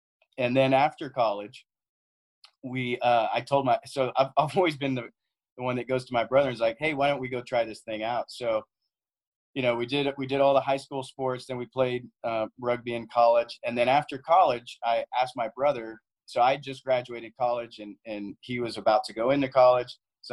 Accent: Austin, Texas, United States; So our Texas episode, because we're from Austin, so like, let's start in our backyard of Texas.

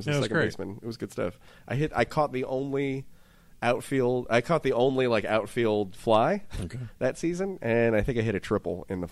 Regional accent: West Coast, United States; That's what growing up on the West Coast, contemplating what earthquakes might do.

